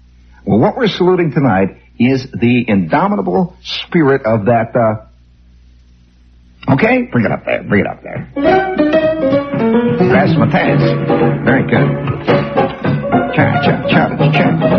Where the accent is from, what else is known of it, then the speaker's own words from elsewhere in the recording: Chicago, Illinois, United States; accent: Chicago; No, I better not use my Chicago accent. There's a lot of very sensitive people out there. And I myself, having festered for a while on the south side of Chicago, having stood at on Halston Street at high noon